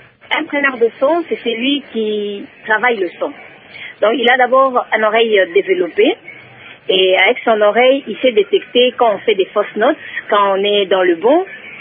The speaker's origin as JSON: {"language": "French", "town": "Lubumbashi", "region": "Haut-Katanga", "country": "DR Congo", "tie": "born there", "lives_now": "Kinshasa, DR Congo", "said": "Comme je suis née à Lubumbashi, nos parents nous ont exigé d'attendre dans des écoles catholiques."}